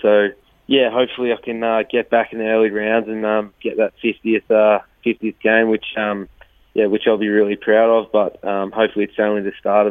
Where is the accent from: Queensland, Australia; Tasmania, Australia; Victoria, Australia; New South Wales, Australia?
Victoria, Australia; Swan Hill; Yeah, so I grew up in Swan Hill